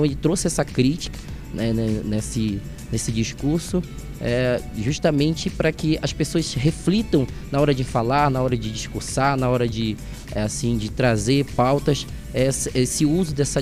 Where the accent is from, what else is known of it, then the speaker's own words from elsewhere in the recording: Amapá, Brazil; tenho 19 anos, sou do estado do Amapá e a minha autodescrição, eu sou um jovem preto